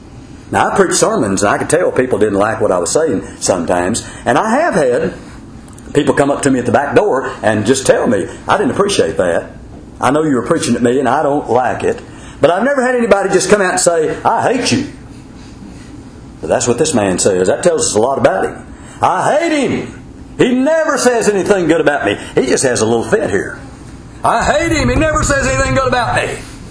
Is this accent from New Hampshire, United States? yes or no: no; Texas, United States; Now, I'm from Texas.